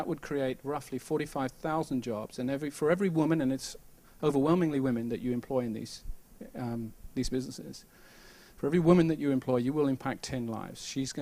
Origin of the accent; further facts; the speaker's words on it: United Kingdom; now in Santa Cruz, United States; and you can tell from my accent I'm not from around here. I live in Santa Cruz, And but I am kind of eventually from the UK through a very long history of being a missionary kid